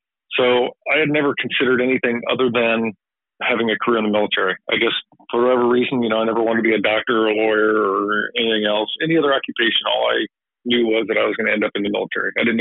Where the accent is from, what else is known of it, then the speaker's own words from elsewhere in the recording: Galesburg, Illinois, United States; And I grew up in Galesburg, and dad passed away when I was 12, so we bounced around a couple different locations in the Midwest